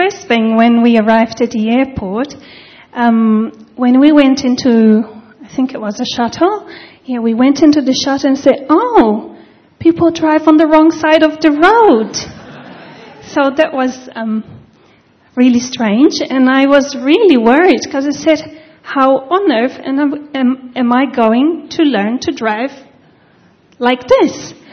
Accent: Castro, Paraná, Brazil; English is a second language; also born or lived in Curitiba; we were born in a small town in inland in the southern part of Brazil, and that's called Castro. It's got about 60,000 inhabitants here

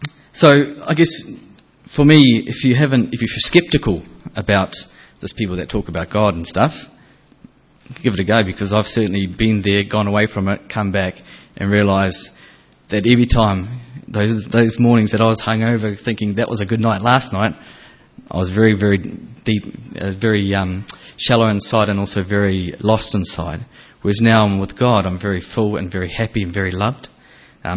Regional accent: New Zealand; first language Japanese; English is a second language; didn't really want to be back in NZ. It's not really where I wanted to be. My first language is Japanese. I wanted to speak Japanese

